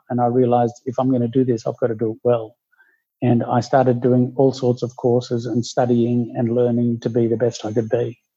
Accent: Sydney, New South Wales, Australia; Well, I'm from Sydney. I grew up in Sydney in the eastern suburbs. I went to local public school.

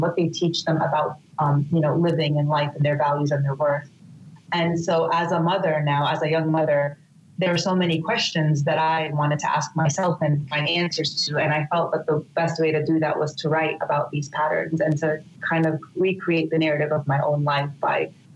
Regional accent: Brooklyn, New York, United States; I was raised in Brooklyn in a very strict, family.

